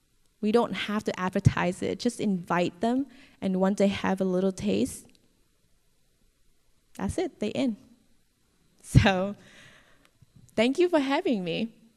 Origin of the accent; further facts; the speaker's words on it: Northern Vietnam, Vietnam; I am from Vietnam, and it's not as strict as some other countries' policy, but we also influence with communism. So the churches in the north, where I came from, are very closed door.